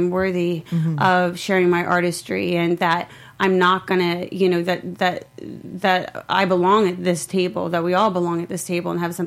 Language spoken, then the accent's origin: English; Omaha, Nebraska, United States; Yeah, so I grew up in Omaha, Nebraska, and I definitely didn't fit in at all.